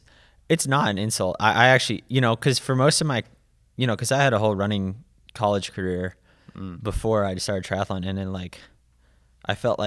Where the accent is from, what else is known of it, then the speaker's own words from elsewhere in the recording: New Jersey, United States; like a mile, it'd be like a mile in New Jersey. I'm from New Jersey.